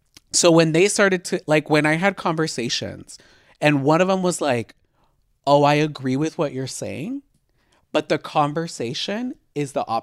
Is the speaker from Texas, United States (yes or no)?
yes; Texas, United States; maybe it's because I come from Texas. Maybe it's because I come from a very loving family.